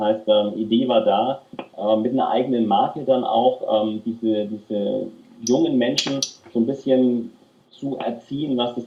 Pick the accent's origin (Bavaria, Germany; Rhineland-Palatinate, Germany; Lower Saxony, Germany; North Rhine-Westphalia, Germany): Bavaria, Germany; Nuremberg; Ich bin in Nürnberg aufgewachsen